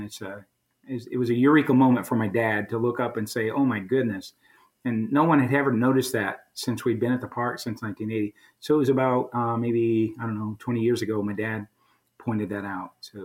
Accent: Midwest, United States; it's a beautiful thing for me growing up in the Midwest to have that bridge and go back home, as it were, to Alabama.

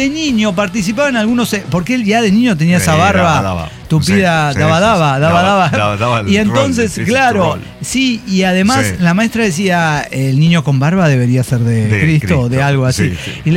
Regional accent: Puerto Rico; Yo soy boricua.

